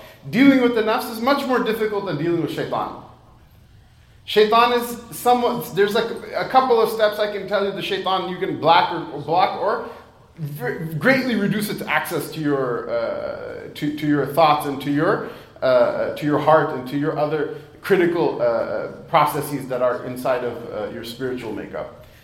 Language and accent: English; United States; When I was growing up, I was born and raised in America.